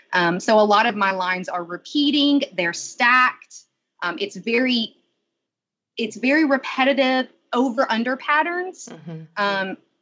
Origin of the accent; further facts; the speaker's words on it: Chattanooga, Tennessee, United States; I've been sitting in a certain place in my hometown, my town of Chattanooga